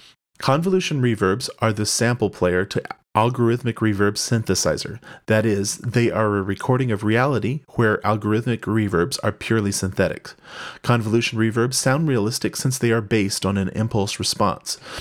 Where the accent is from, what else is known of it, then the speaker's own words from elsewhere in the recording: San Francisco, California, United States; from the East Bay area of San Francisco, California.